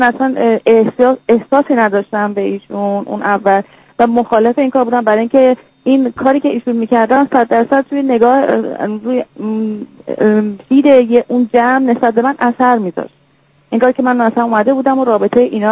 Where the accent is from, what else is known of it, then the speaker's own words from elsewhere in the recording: Iran; moved away as an adult; من 30 سالمه، یک ساله که از ایران اومدم، بعد اینجا درس میخونم، یعنی ادامه تحصیل میدم.